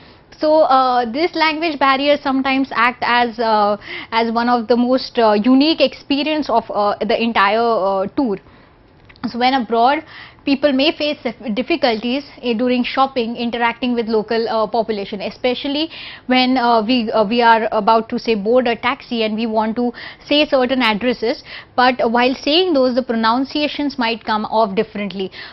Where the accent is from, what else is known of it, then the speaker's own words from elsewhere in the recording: India; So suppose in a country like India, okay, there are certain states where Hindi might not be known, which is our language which is known everywhere